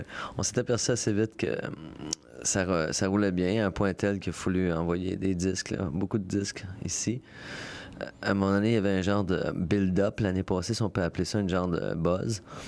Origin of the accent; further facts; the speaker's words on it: Montreal, Quebec, Canada; Je viens de Montréal, j'ai fait 4 albums